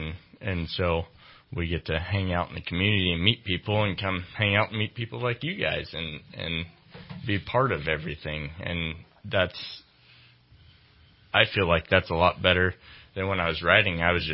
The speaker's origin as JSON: {"language": "English", "town": "Salinas", "region": "California", "country": "United States", "tie": "born or raised there", "said": "And I grew up in Salinas and around that area, it's all ag, as you well know, it's salad capital of the world."}